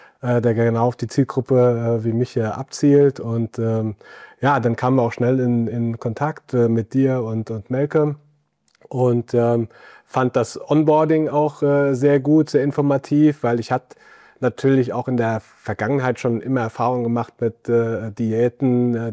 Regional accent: Munich, Bavaria, Germany; ich komme aus München

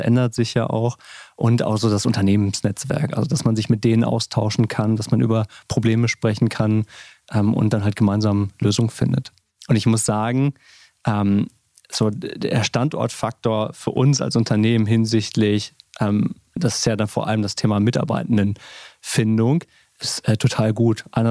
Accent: Paderborn, North Rhine-Westphalia, Germany; Ich bin in Paderborn geboren, Paderborn aufgewachsen.

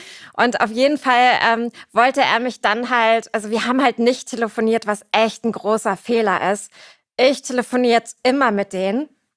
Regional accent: Germany; Wo gefühlt so als Deutscher das Geld dann schon weg ist.

